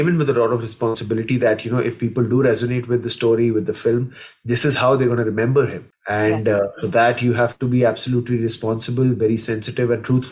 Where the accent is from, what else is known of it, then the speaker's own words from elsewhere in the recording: Mumbai, Maharashtra, India; I belong to a Punjabi family. I'm born and raised in Mumbai, but my ancestral house, my pind, is in Hoshiarpur, which is just 2 hours away from Jallianwala Bagh.